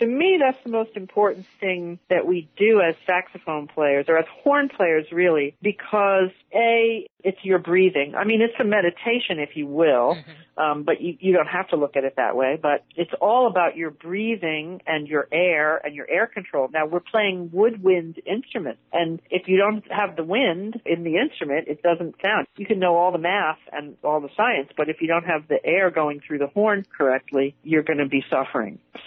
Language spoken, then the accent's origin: English; Yonkers, New York, United States; Life growing up was pretty great for me. I was lucky in that I lived right outside of Manhattan, and my father was very supportive.